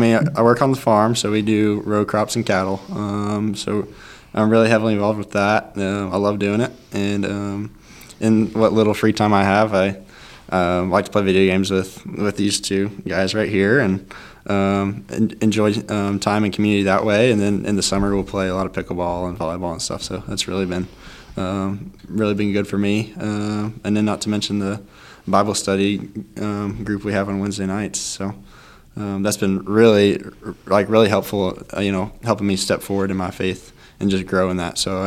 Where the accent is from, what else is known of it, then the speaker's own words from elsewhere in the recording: Tennessee, United States; moved away as an adult; So I'm originally from Tennessee, and so I went to Huntington University for school to study ag business.